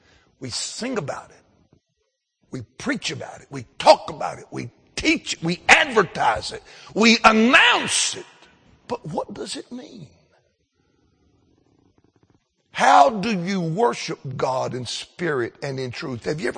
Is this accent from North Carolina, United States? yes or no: yes; Mount Airy, North Carolina, United States; A lot of people would call us hillbillies, but I figured out what we are. We're not hillbillies. We're Appalachian Americans. in Mount Airy, there's almost a church on every corner.